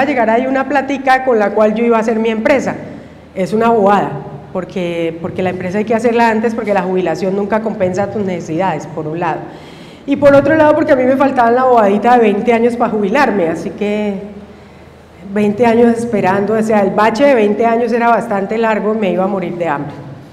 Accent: Santander, Colombia; Y no somos de aquí, somos santandereanos, mi padre era antioqueño, y llegamos a Loreto por esas cosas de la vida y nos quedamos

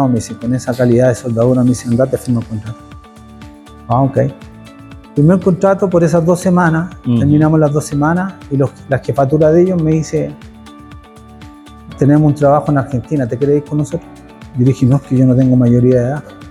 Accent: Maipú, Santiago Metropolitan Region, Chile; moved away; Al final salí de Chile con permiso de mi papá porque me puse a trabajar con una empresa argentina

